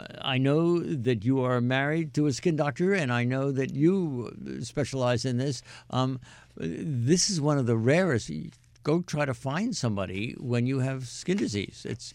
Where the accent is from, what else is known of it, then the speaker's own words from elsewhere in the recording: Fire Island, New York, United States; So if you're a beach person, I grew up on Fire Island, you know, and you were out on the beach playing volleyball every day